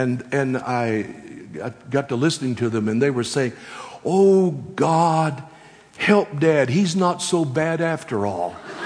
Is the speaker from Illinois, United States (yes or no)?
no; Texas, United States; Now, I must tell you, I have no regrets about being born and raised in Texas.